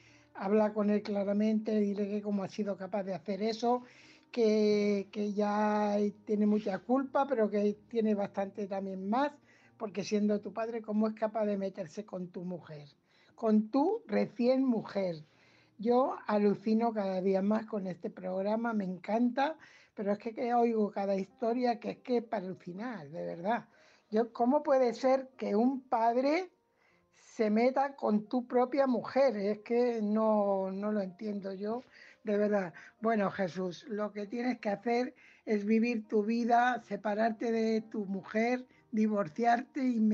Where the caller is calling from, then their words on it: Fuenlabrada, Community of Madrid, Spain; corresponsal de Fuenlabrada.